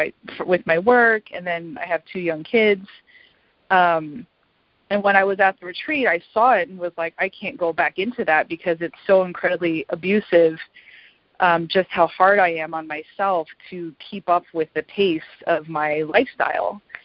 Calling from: Fremont, California, United States; I'm calling from Fremont, California.

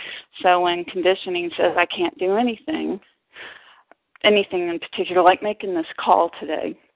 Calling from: Austin, Texas, United States; I'm from Austin, Texas.

